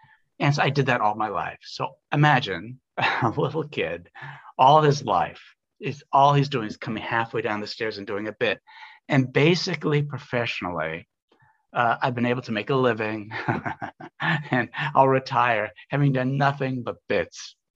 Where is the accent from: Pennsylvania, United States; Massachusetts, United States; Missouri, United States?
Massachusetts, United States; Newton; I grew up, not surprisingly, I grew up in Newton, Mass.